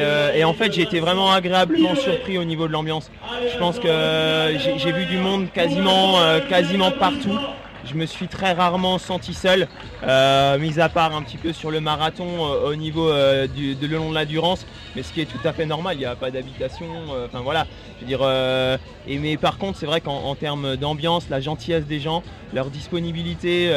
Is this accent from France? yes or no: yes; Grand Est, France; Je suis alsacien, mais je suis un peu fan des Alpes, des sports nature.